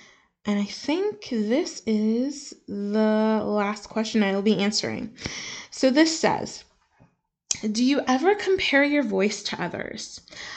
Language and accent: English; United States; I am American, so I can answer this question.